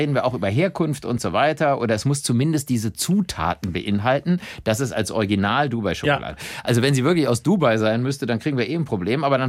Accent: Cologne, North Rhine-Westphalia, Germany; wenn ich jetzt zum Beispiel so in meiner Heimatstadt Köln mal unterwegs bin, spät abends

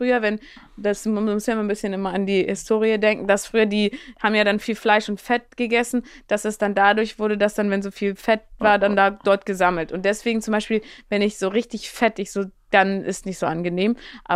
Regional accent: Maschen, Lower Saxony, Germany; also born or lived in Hamburg; Nee, ich bin noch aus Maschen. Ich bin in Hamburg geboren, aber eigentlich in Maschen.

